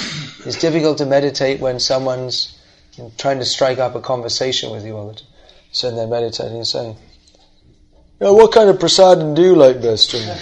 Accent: India; now in United States; And I come from India and I forget, and people think you're really rude or something.

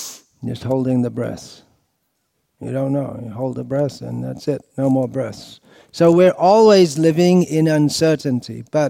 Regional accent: India; I come from India where people sleep in the night, generally speaking.

